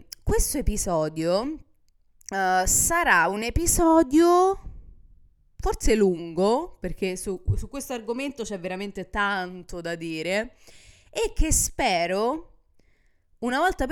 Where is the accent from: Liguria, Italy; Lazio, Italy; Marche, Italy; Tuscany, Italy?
Lazio, Italy; Rome; now in United States; vivo negli Stati Uniti, sono nata e cresciuta a Roma, ma vivo negli Stati Uniti da quanto tempo? Da troppo tempo, forse. Da troppo tempo. E in questo momento vivo con mio marito, che è americano. Viviamo nello stato della Virginia